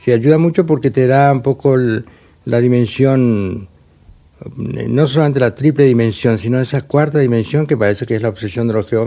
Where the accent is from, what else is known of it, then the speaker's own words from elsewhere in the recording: Paraguay; moved away; No, porque suponen que el haber estado mucho tiempo fuera ha desordenado todas mis condiciones de paraguayo.